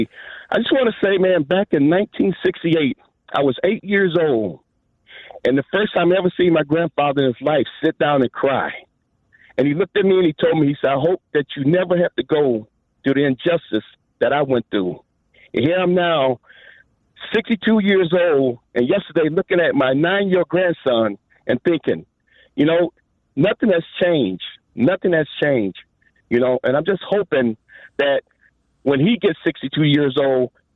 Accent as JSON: {"language": "English", "country": "United States", "said": "you know, I'm an American. I'm American."}